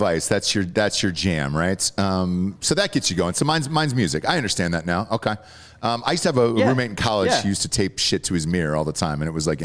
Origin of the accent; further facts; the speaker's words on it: Georgia, United States; I'm from Georgia, and they would take you to the old Civil War, you know, houses things like that.